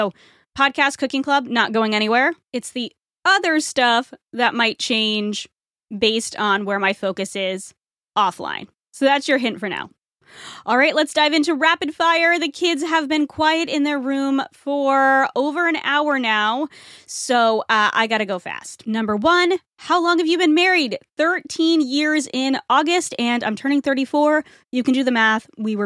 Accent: New England, United States; I'm from New England, and I have said you guys my entire life.

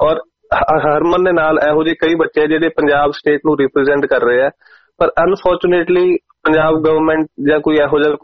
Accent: Moga, Punjab, India; ਮੇਰਾ ਜੱਦੀ ਪਿੰਡ ਸੋਢੀ ਵਾਲਾ ਵੀਰ ਜੀ, ਮੈਂ ਮੋਗੇ ਤੋਂ ਬਿਲੋਂਗ ਕਰਦਾ, ਮੈਂ ਜੰਮਿਆ ਪਲਿਆ ਮੋਗੇ ਹੈ

